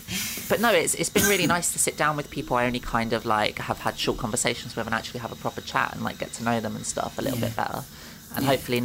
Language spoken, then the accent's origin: English; Catford, London, United Kingdom; I was born and raised in Catford Town. So I can handle myself.